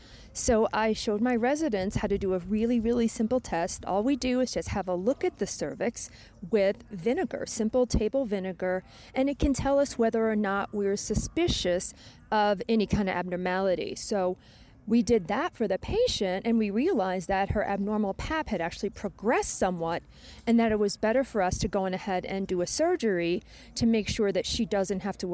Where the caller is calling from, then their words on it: Kabale, Western Region, Uganda; I am calling from Kabala, Uganda.